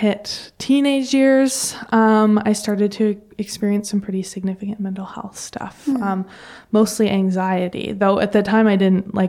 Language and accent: English; Calgary, Alberta, Canada; born there; So I was born in Calgary. At the time, my mom was a nurse at the Children's Hospital and my dad managed a Honda. And all of my family's in Alberta.